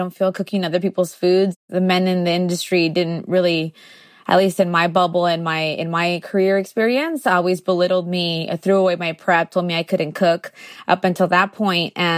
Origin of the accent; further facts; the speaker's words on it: Tijuana, Baja California, Mexico; also born or lived in San Diego, United States / Guadalajara, Mexico; now in United States; I was born in San Diego, but we lived in Tijuana. And then when we left Tijuana in the 90s to San Diego, we still had one foot in each country.